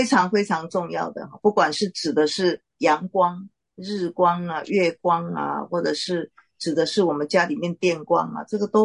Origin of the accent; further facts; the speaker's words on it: China; 我们中国人很喜欢把眼眸的形容哈、啊，就把它形容的眼神有没有啊？